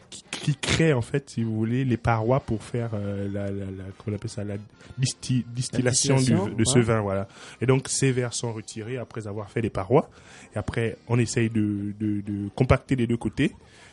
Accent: Gabon; Le Gabon, c'est mon pays d'origine, effectivement.

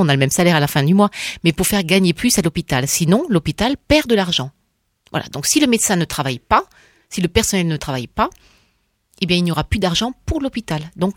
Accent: Grand Est, France; Bon, je viens d'Alsace.

